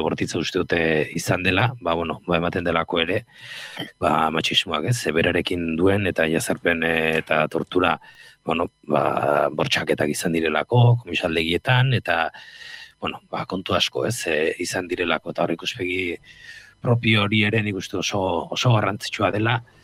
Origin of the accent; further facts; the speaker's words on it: Basque Country, Spain; ni Gipuzkoarra naiz, Gipuzkoan nire gaztaro guztian